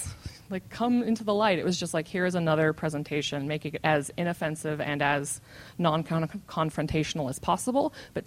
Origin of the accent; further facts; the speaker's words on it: Washington, United States; We're from Washington. Marijuana is illegal.